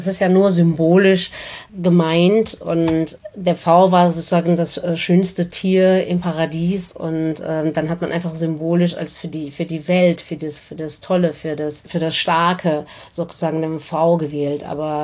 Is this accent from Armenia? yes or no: yes; Armenia; ich komme aus Armenien, das ist richtig. Wir Jesiden kommen aber ursprünglich aus den Ländern Syrien, Türkei, Irak, teilweise auch Iran